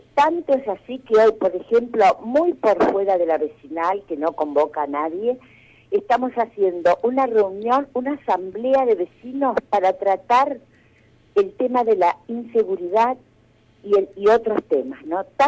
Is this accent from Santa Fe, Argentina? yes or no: yes; Santa Fe, Argentina; Es muy grave lo que nos está pasando como santafesinos